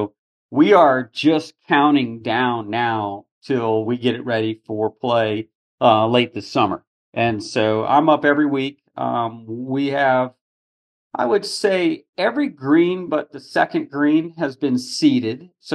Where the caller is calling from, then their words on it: Texas, United States; I'm saying hello from Texas, all the way in West Texas.